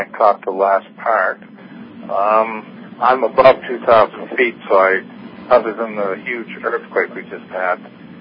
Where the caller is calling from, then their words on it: Costa Rica; I'm calling from Costa Rica.